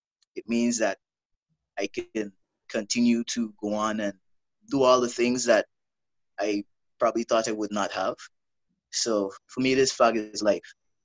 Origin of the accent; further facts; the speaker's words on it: Guyana; I'm from Guyana.